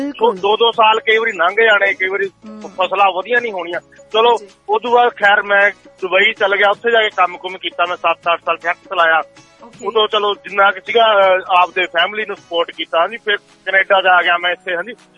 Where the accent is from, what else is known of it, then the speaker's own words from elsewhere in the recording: Bikaner, Rajasthan, India; ਮੈਂ ਜਿੱਦਾਂ ਪਹਿਲਾਂ ਮੈਂ ਰਾਜਸਥਾਨ ਤੋਂ ਬਿਲੋਂਗ ਕਰਦਾ ਜਿੱਦਾਂ, ਤੇ ਅਸੀਂ ਉੱਥੋਂ ਮੈਂ ਬੀਕਾਨੇਰ ਜ਼ਿਲ੍ਹਾ, ਮੇਰਾ ਉੱਥੇ ਬੀਕਾਨੇਰ ਜ਼ਿਲ੍ਹਾ ਦਾ ਮੈਂ ਰਹਿਣ ਵਾਲਾ ਉੱਥੇ ਦਾ